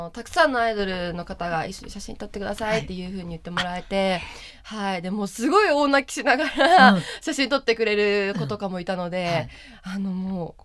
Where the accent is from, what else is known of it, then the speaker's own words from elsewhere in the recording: Mie, Japan; で、はい、で三重出身なので、結構ちょっと関西弁のノリでトークしています。